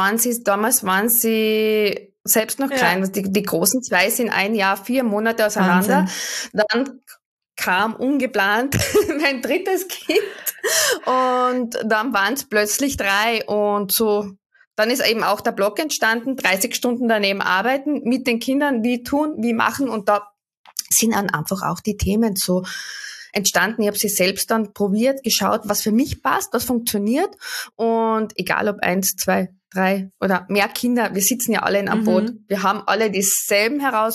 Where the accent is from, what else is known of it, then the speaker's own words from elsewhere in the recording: Carinthia, Austria; Ich komme aus dem Süden Österreichs vom Wörthersee.